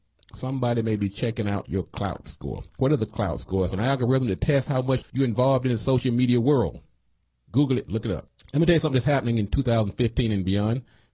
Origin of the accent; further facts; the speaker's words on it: North Carolina, United States; I mean, I'm a North Carolinian myself.